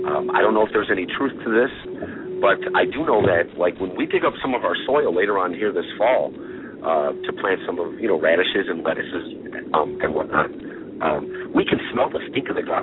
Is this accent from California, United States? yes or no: no; Chicago, Illinois, United States; now in St. Louis, United States; Growing up in Chicago, as a kid, I was used to seeing the city rat problem.